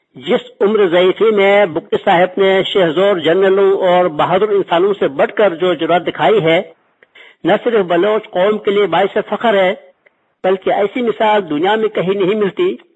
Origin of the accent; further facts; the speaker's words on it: Gilgit-Baltistan, Pakistan; میرا تعلق گلگت بلتستان سے ہے جس کو ہم بالاورستان کہتے ہیں.